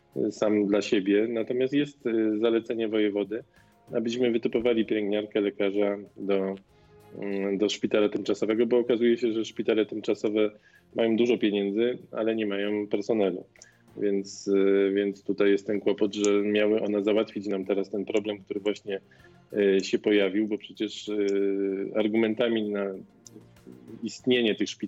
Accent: Częstochowa, Silesian Voivodeship, Poland; Ja jestem z Częstochowy, w Częstochowie mamy lewicowego prezydenta

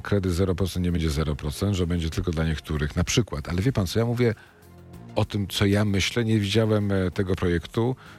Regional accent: Wrocław, Lower Silesian Voivodeship, Poland; jestem z Wrocławia.

